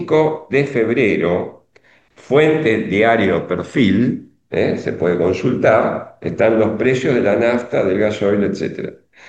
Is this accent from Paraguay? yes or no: no; Argentina; Bueno, uno de los perjudicados somos los argentinos.